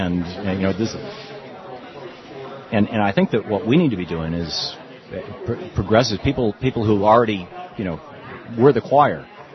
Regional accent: Lansing, Michigan, United States; But I grew up in Michigan. I grew up in Lansing, Michigan, and my dad worked in a tool and die shop, and most of my friends were white, blue collar, middle class

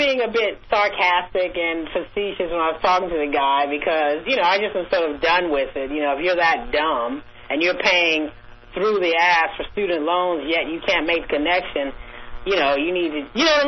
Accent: Sacramento, California, United States; No, I used to go and pick them, like, down the road when I was growing up in Sacramento.

